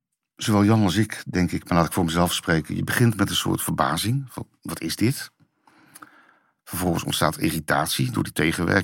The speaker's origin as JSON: {"language": "Dutch", "country": "Netherlands", "said": "Ja, ik ben een van de Nederlanders die denkt... ik denk in heel mijn journalistieke carrière gaat het over misbruik en oneigenlijk gebruik van sociale voorzieningen."}